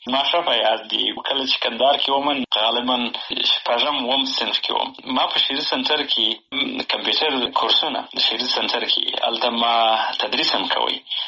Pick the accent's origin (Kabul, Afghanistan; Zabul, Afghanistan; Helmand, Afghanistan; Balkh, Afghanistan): Helmand, Afghanistan; also born or lived in Bagram / Pakistan / Kandahar / Nangarhar; نو زه په بګرام کې پیدا شوی یم. او وروسته د هغې نه د فامیل هجرت ته اړ شوی و، پاکستان ته تللی و د یو څه موده ورې و. د هغې نه وروسته بیا بېرته راغلی یو په هلمند کې. نو خاپوړې مې په هلمند کې کړي دي.